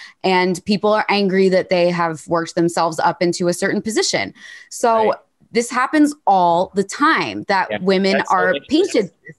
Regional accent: United States; now in London, United Kingdom; I'm an American who lives in London

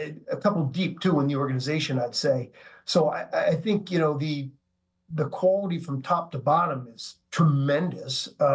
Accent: Philadelphia, Pennsylvania, United States; I grew up in Philadelphia

